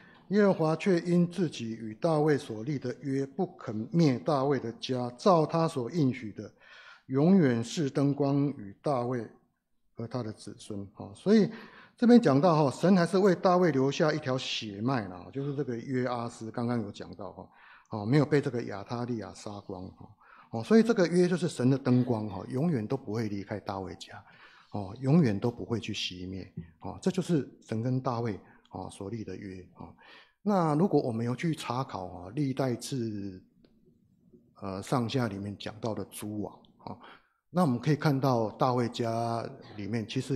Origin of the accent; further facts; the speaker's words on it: China; 就像我们中国人说的亲上加亲